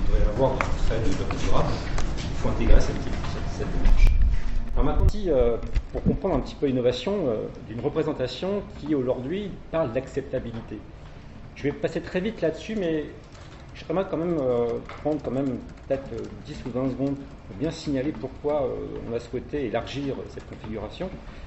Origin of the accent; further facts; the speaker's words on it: Clermont-Ferrand, Auvergne-Rhône-Alpes, France; Moi, je viens de Clermont-Ferrand, je travaille sur un parc naturel régional.